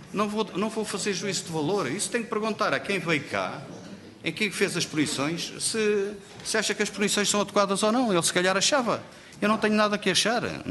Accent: Tomar, Santarém, Portugal; eu sou natural do Conselho de Tomar, estou lá perto

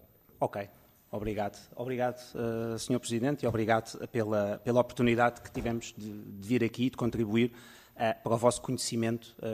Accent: Portugal; no meu caso enquanto residente em Lisboa

